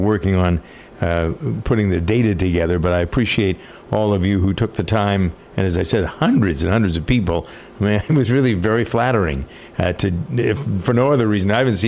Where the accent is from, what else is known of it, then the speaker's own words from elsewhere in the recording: Framingham, Massachusetts, United States; there's a great joke in my hometown of Framingham, Massachusetts.